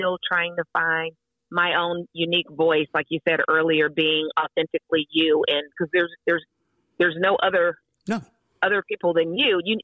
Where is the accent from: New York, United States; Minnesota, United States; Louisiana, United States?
Louisiana, United States; Monroe; also born or lived in California; I did. Actually, I grew up in Monroe and also in California. I kind of say, yeah, from the bayou to the bay, like the San Francisco area.